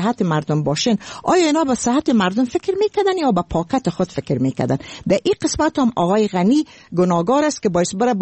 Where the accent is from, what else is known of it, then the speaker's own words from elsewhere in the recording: Afghanistan; ما از افغانستان قدیم هستم و ما از افغانستان هستم